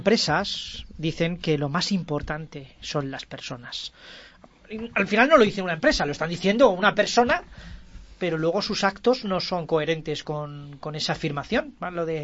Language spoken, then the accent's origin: Spanish; Noez, Castilla-La Mancha, Spain; Eso Pulgar, es, que está al lado de Noez, que es mi pueblo.